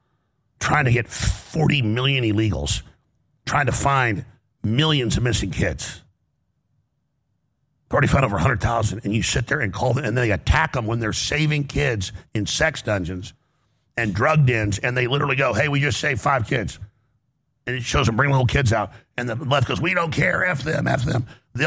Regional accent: Texas, United States; I'm an American. I'm a Texan. I'm a Christian. I'm a father.

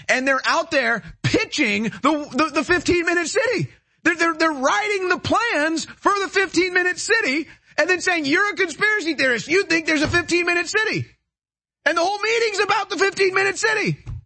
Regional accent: Canada; See, I'm Canadian like you.

